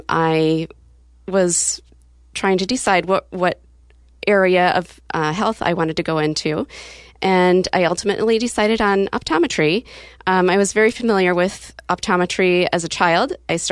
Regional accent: Aberdeen, South Dakota, United States; now in Mount Angel, United States; I grew up in Aberdeen, South Dakota, born and raised there, and a very German-Russian heritage.

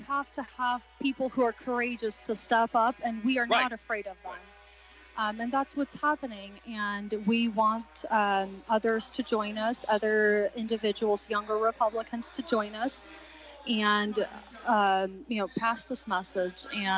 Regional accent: Portland, Oregon, United States; Whenever I mention that I'm from Portland, especially Portland, Oregon, I get big eyes, and they're like, oh, wow, no way.

